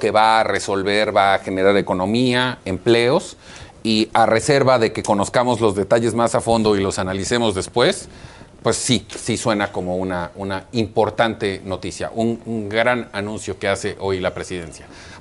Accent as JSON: {"language": "Spanish", "town": "Chetumal", "region": "Quintana Roo", "country": "Mexico", "tie": "born there", "said": "de mi ciudad natal, Chetumal, Quintana Roo."}